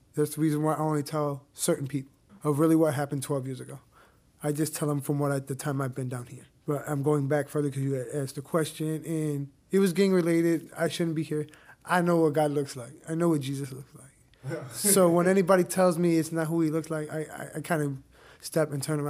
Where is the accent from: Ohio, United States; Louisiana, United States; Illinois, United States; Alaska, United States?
Illinois, United States; Chicago; Man, I grew up in Chicago. It was rough because the gangs, I was in the gangs